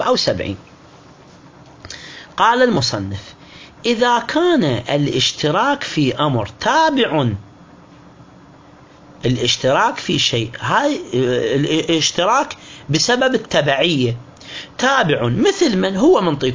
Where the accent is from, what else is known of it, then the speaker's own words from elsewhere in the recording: Iraq; احنا عندنا بالعراق نسميه دربونة